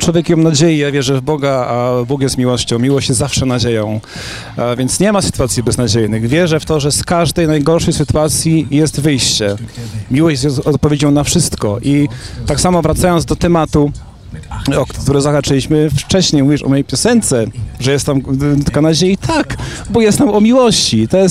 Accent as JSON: {"language": "Polish", "town": "Zubrzyca", "region": "Lesser Poland", "country": "Poland", "said": "nawet u siebie na wsi, w Zubrzycy, skąd pochodzę, czasami bywam"}